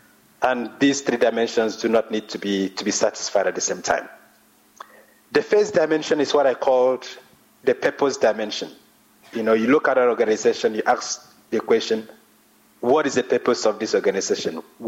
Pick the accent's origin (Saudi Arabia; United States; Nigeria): Nigeria; now in South Africa; I'm Nigerian, living in South Africa.